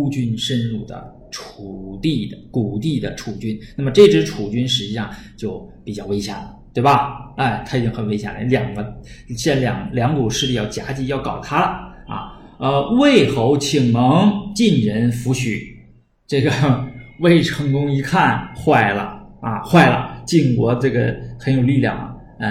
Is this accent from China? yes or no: yes; Northeast China, China; accent: Northeastern Mandarin; 我们东北话就在里边呼噜啊